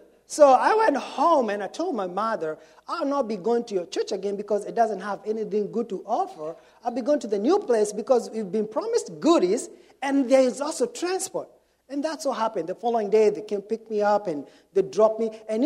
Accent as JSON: {"language": "English", "country": "Kenya", "tie": "born or raised there", "said": "I was born and raised in Kenya. As you all can tell, I have, you know, a funny accent"}